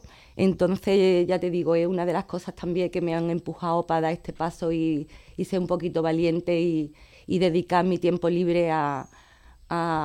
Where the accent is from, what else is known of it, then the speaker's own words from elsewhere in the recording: Vélez-Málaga, Andalusia, Spain; Yo soy de aquí, de Vélez, Málaga. Me he criado aquí en el barrio del Real Bajo. Ahora actualmente vivo entre Triana y Trapiche, en el campo. Pero me he criado aquí en el Real Bajo, donde es un barrio que tengo bastante recuerdo.